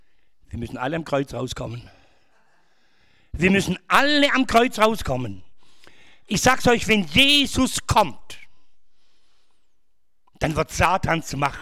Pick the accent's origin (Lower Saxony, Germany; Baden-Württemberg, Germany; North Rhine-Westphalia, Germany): Baden-Württemberg, Germany; Ulm; born there; Ich bin in Ulm geboren. Wer kennt Ulm?